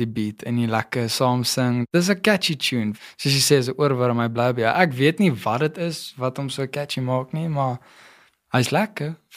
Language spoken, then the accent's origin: Afrikaans; Randfontein, Gauteng, South Africa; also born or lived in Pretoria; Ek is gebore in Pretoria, ek het groot geword in Randfontein, toe is ek hoërskoolloopbaan, is ek in Krugersdorp, hoërskool Krugersdorp Noord gewees